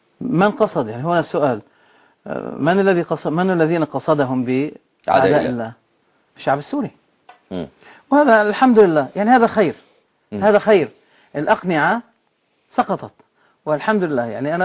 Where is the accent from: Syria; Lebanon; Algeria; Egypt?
Lebanon; Beirut, Beirut Governorate; أنا من بلاد الشام لكن لست من سوريا.